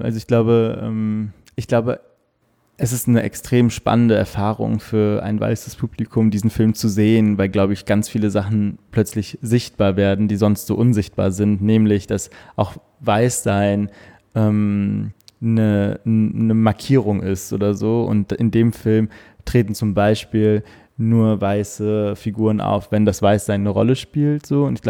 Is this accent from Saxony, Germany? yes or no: no; Cologne, North Rhine-Westphalia, Germany; Ich bin in Bilderstöckchen aufgewachsen. Das ist Escherstraße, Haltestelle, mit der 13.